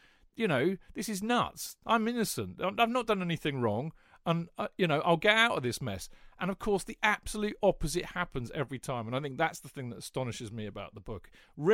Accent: United Kingdom; I'm sorry, mate, I'm British.

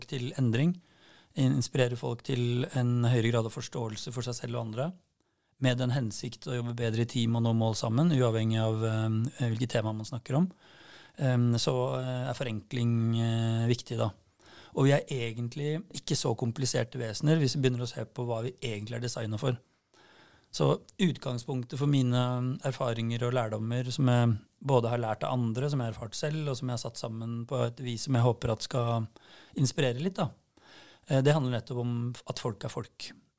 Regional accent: Råde, Østfold, Norway; Jeg kommer fra Råde I Østfold, men bor I Moss.

